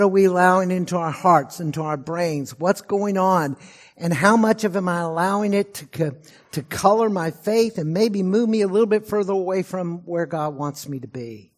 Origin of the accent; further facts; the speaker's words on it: Texas, United States; I remember hearing one of the first cases in Texas, my home state's three strike laws